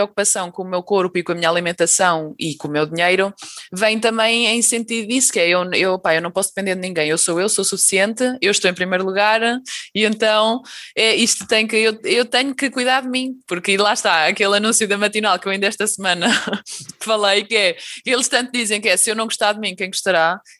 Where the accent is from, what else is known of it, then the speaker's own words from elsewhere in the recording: Águeda, Aveiro, Portugal; eu sou de Águeda, né? E também não é... Ou seja, toda a gente sabe, né? Toda a gente que me segue sabe que eu sou de Águeda.